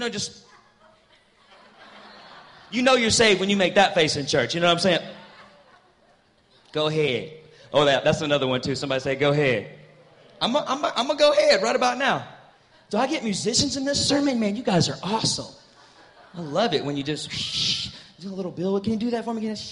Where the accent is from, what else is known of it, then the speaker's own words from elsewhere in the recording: Southern United States, United States; I'm from the South, y'all.